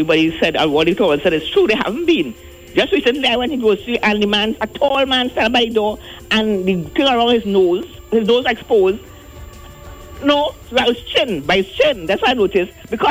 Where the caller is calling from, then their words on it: Maraval, Trinidad & Tobago; Good morning. I'm calling from Maraval.